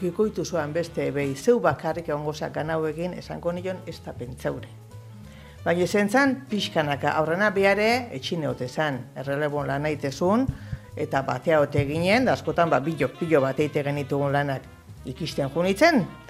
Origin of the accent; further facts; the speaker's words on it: Azpeitia, Basque Country, Spain; Ez, ez, ni azpeitiarra naiz.